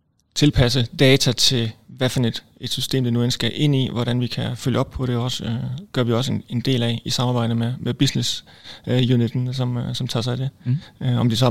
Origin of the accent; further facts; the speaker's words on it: Odense, Region of Southern Denmark, Denmark; now in Aarhus, Denmark; Jeg er oprindelig fra Odense